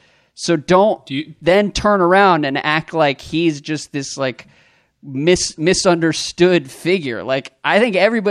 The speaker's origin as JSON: {"language": "English", "town": "Orlando", "region": "Florida", "country": "United States", "tie": "born or raised there", "said": "I grew up in Orlando, and I'm one of 7 Orlando Magic fans on Earth."}